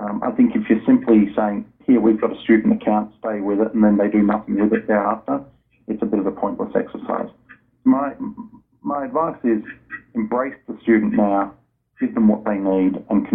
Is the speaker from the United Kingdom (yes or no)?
no; Australia; I'm originally from Australia